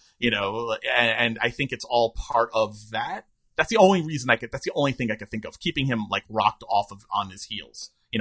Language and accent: English; New York, United States; watching Twilight Zone marathons on the 4th of July weekend on Channel 11 growing up in New York.